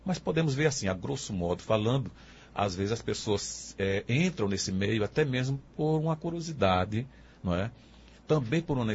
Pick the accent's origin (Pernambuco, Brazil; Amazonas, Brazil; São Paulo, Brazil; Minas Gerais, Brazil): Pernambuco, Brazil; Recife; now in Afogados da Ingazeira, Brazil; nós estamos aqui residindo agora em Afogado da Ingazeira, eu sou natural de Recife, onde tive a minha formação, né? Em uma faculdade particular do Recife.